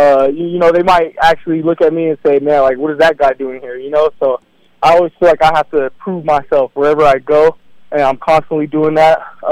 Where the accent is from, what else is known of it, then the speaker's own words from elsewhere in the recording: Hawaii, United States; I mean, I am Hawaiian. I grew up out here. My dad was born on the Big Island out there.